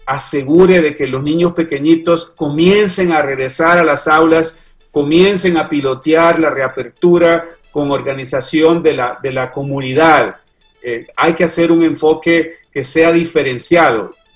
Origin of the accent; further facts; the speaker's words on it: Juticalpa, Olancho, Honduras; Yo soy de Juticalpa-Olancho.